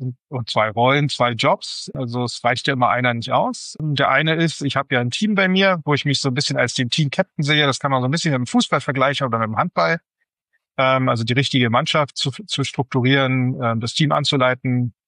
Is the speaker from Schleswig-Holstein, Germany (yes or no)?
no; Potsdam, Brandenburg, Germany; Ich bin im Osten aufgewachsen, sozusagen in dem Staat, den es nicht mehr gibt, der ehemaligen DDR, hier in Potsdam. Ganz normales Familienhaus, wie es halt so ist. Als ich 13 war, ist die Mauer gefallen.